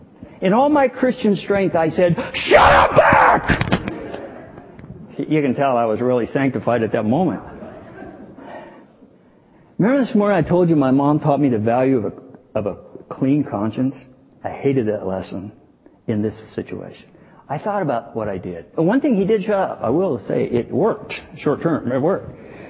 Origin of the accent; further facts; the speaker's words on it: the South, United States; You can tell I'm from the South, right?